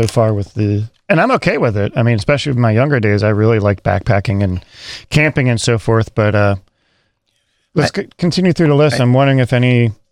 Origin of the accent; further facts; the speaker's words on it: East Coast, United States; I grew up on the East Coast.